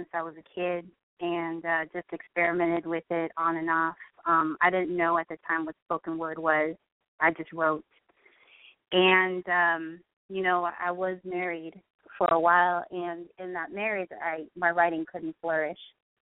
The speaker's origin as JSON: {"language": "English", "town": "Los Angeles", "region": "California", "country": "United States", "tie": "born or raised there", "said": "Born and raised in Los Angeles. I moved just north of Hollywood when I was four years old, and this is where I've been ever since. So I'm a native L.A. Cali girl."}